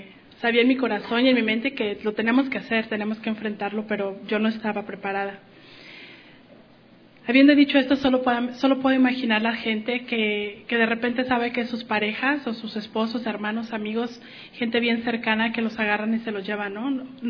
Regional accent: Mexico; porque yo soy mexicana y él salvadoreño

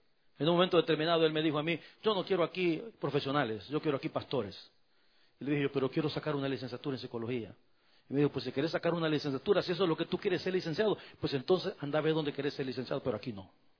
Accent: El Salvador; allá en mi país

